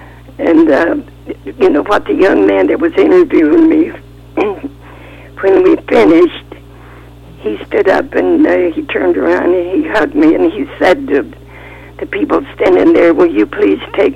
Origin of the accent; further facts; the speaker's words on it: Kentucky, United States; In the mountains of Kentucky.